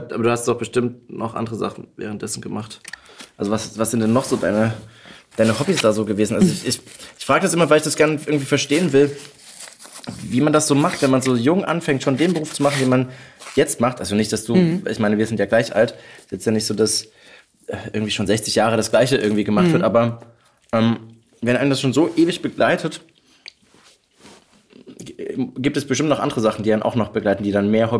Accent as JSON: {"language": "German", "town": "Pirna", "region": "Saxony", "country": "Germany", "tie": "born or raised there", "said": "in meine Geburtsstadt, nach Pirna, da wo ich auch gewachsen bin."}